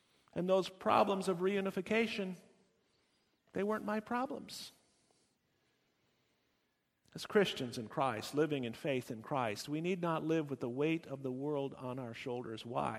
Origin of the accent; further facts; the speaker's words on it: United States; now in Germany; Living as an American overseas is similarly so.